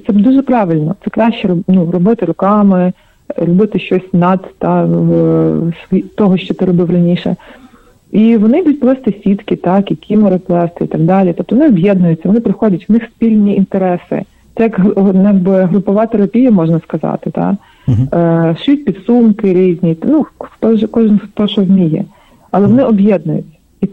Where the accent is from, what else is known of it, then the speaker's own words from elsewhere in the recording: Kalush, Ivano-Frankivsk Oblast, Ukraine; Так, я з Івано-Франківська. Я родом сама з Калуша, але більшість часу свого життя жила в Івано-Франківську. Далі приїхала в Київ, і зараз наразі я перебуваю з березня місяця, я перебуваю в Івано-Франківську знову.